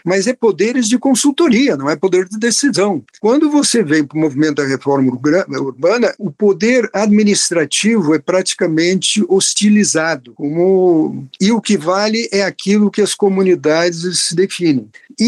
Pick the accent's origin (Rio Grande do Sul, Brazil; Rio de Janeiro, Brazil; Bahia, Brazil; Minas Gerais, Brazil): Rio Grande do Sul, Brazil; Se eu sou gaúcho, a gauchada aí vai declarar